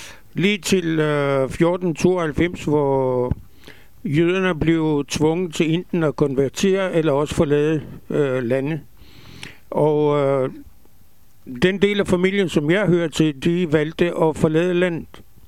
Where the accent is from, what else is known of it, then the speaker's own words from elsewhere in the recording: Bulgaria; first language Ladino; Danish is a second language; moved away; also born or lived in Israel; Og selv efter emigrationen fra Bulgarien til Israel, i Israel, der var hjemmesproget stadigvæk ladino.